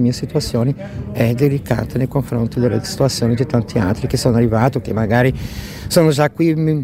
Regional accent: Brazil; Italian is a second language; now in Italy; Vengo da Brasile e vivo qui da 1998.

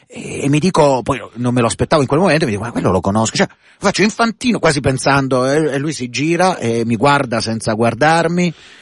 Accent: Lecce, Apulia, Italy; soprattutto che stanno dalle mie parti. Le mie parti sono Lecce, per intenderci.

